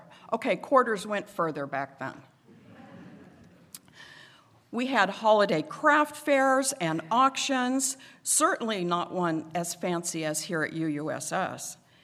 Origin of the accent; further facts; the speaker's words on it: Idaho Falls, Idaho, United States; the age of 5 to 15, I was raised in Idaho Falls, Idaho.